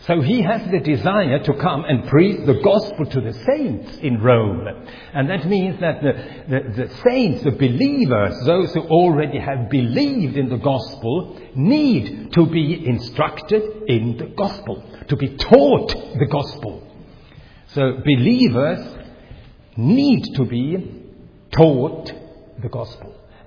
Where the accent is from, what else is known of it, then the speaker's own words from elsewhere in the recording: Sweden; first language Swedish; English is a second language; also born or lived in Finland; now in Switzerland; I lost my father very early, and my mother, she took us children to Sweden. So by circumstances, I became a Swedish citizen, and my name changed. And so I'm Swedish, but by birth Finnish. But I have been living now for 60 years in Switzerland.